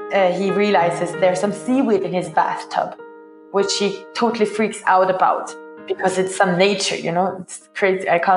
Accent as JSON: {"language": "English", "country": "Norway", "tie": "born or raised there", "said": "I grew up doing theater in Norway's oldest street theater company, Stella Polaris."}